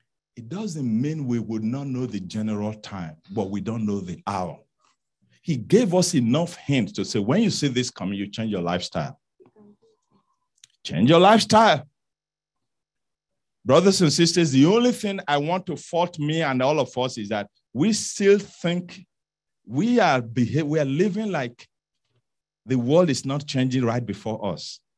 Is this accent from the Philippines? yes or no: no; Nigeria; You know me as a Nigerian, I'm going to look for a tube.